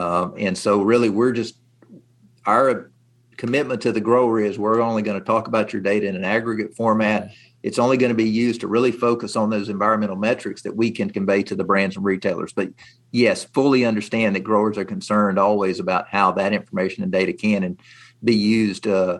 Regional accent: Alabama, United States; also born or lived in Missouri; now in Memphis, United States; Originally from Alabama, then Missouri, and now Tennessee.

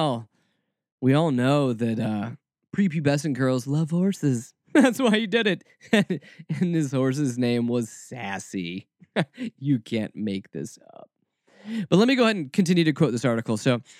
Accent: Atlanta, Georgia, United States; also born or lived in Kentucky; I've spent a good bit of my formative years in the South, growing up around Atlanta, living a few years in Kentucky, then finishing out puberty in Atlanta, going to college in Atlanta, working in Atlanta.

